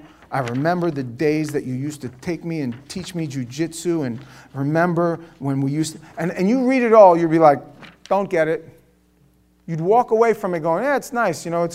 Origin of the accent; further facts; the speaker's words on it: New York City, New York, United States; I don't know how you grew up, but I grew up in New York City.